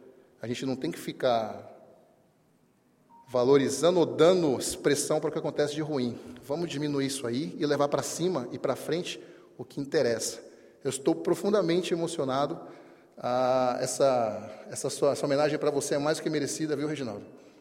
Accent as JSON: {"language": "Portuguese", "region": "São Paulo", "country": "Brazil", "said": "quando eu vim transferido para São Bernardo do Campo, que eu sou de São Paulo."}